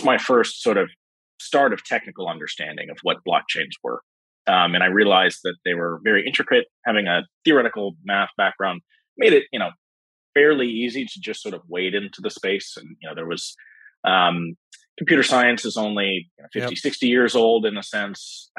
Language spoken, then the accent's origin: English; New York City, New York, United States; So I'm from New York City, and I heard first about crypto probably 2010.